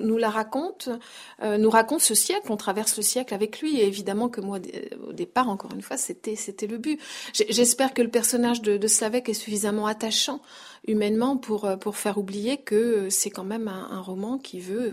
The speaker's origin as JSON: {"language": "French", "region": "Bourgogne-Franche-Comté", "country": "France", "said": "comme on dit chez nous en Bourgogne"}